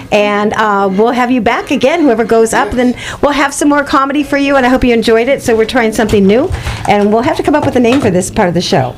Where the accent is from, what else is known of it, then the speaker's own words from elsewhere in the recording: Midwest, United States; I call it soda because I'm from the Midwest